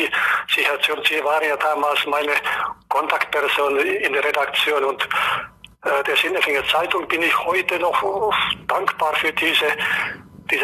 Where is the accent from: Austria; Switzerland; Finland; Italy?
Finland; Helsinki, Uusimaa; German is a second language; moved away as an adult; now in Böblingen, Germany; Wie ich nach Deutschland kam, ja, so Liebe und das Studium, das waren die Gründe.